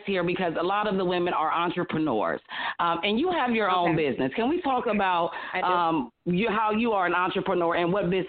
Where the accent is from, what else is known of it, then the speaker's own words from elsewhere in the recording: Ohio, United States; because I'm from Ohio, and I used to go to Michigan all the time